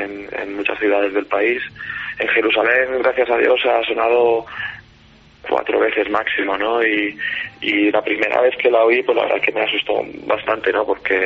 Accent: Spain; estoy yo solo como español

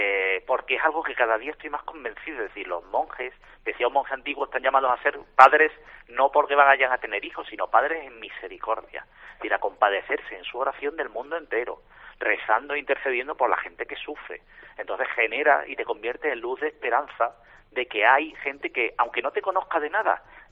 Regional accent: Seville, Andalusia, Spain; Hay algún andaluz más. Somos unos cuantos andaluces, pero sí, de Sevilla soy yo el único.

